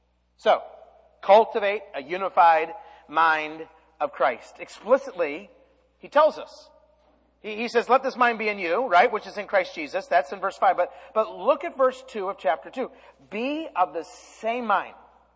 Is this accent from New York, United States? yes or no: no; Idaho, United States; I grew up in Idaho. We don't have a football team.